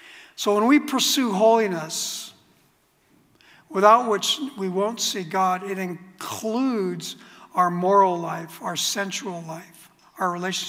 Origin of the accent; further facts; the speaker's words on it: Glendora, California, United States; I grew up in Glendora, California